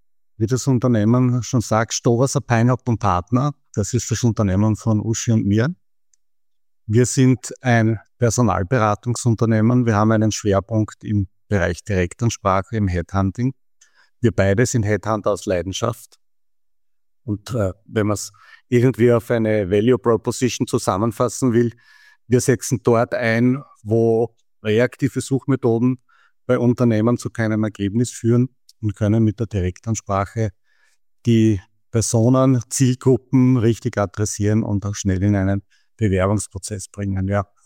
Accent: Styria, Austria; now in Vienna, Austria; Ich komme aus der Steiermark, bin schon seit vielen, vielen Jahren in Wien. Hab zwei Herzen in meiner Brust. Einerseits bin ich natürlich schon ein Wiener geworden, aber ein grünes Herz der Steiermark steckt noch immer in mir.

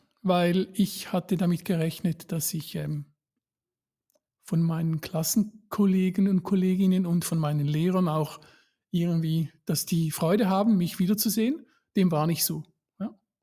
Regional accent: Switzerland; bei uns in der Schweiz

